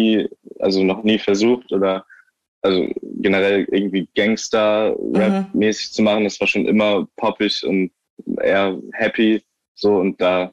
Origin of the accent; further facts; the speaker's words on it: Eckernförde, Schleswig-Holstein, Germany; wenn jemand mich fragt, woher kommst du, sage ich aus Eckernförde.